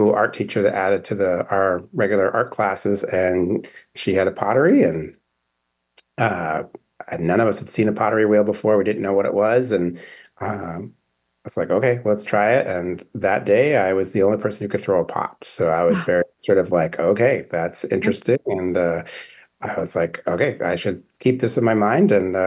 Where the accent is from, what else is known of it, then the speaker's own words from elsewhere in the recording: Vermont, United States; They definitely have a lot of personalities and growing up in Vermont doing that.